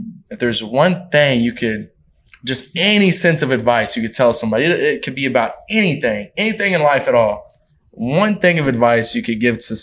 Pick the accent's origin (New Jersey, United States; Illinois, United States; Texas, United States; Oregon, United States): Texas, United States; You know, I'm a barbecue person. You know, I'm from Texas.